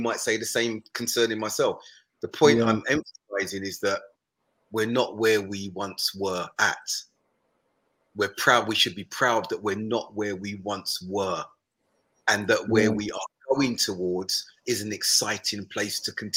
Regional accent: Brixton, London, United Kingdom; look, I'm from South London, Brixton.

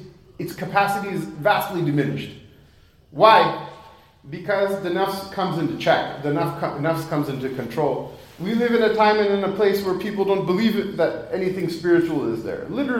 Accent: United States; When I was growing up, I was born and raised in America.

